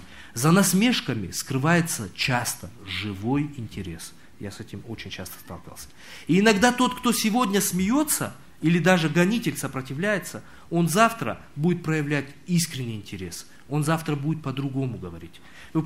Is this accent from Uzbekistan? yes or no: no; North Ossetia–Alania, Russia; Russian is a second language; Дело в том, что я не на родном языке говорю, да, я осетин сам.